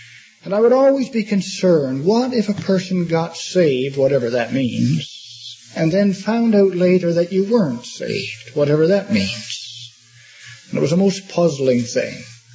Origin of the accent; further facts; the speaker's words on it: Newfoundland and Labrador, Canada; I grew up in Newfoundland. On the south coast, I wasn't raised in a Christian family, a little old fishing village on the south coast.